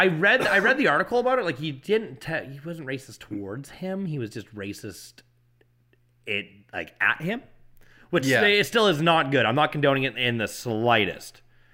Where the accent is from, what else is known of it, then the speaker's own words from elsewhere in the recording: West Coast, United States; I'm not from here. I'm from the West Coast.